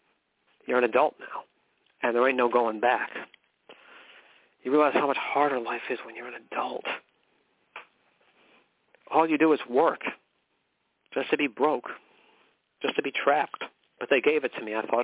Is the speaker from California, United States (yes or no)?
yes; McKinleyville, California, United States; I did everything there was to do in my hometown of McKinleyville.